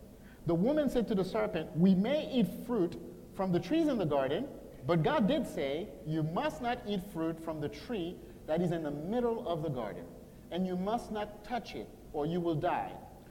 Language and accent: English; Haiti; And so I'm from Haiti.